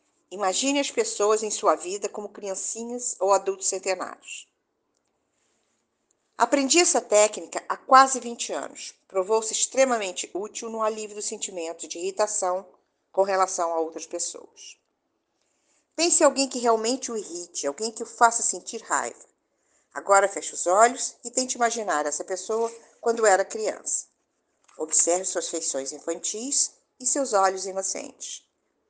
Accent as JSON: {"language": "Portuguese", "region": "Rio de Janeiro", "country": "Brazil", "said": "sou da cidade do Rio de Janeiro."}